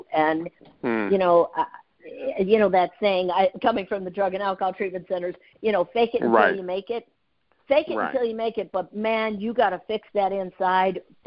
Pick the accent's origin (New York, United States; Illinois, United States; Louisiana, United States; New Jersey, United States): Illinois, United States; Chicago; I'm from Chicago.